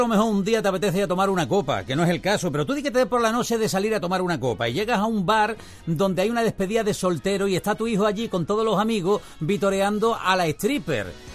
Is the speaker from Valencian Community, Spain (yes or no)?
no; Málaga, Andalusia, Spain; Yo de Málaga.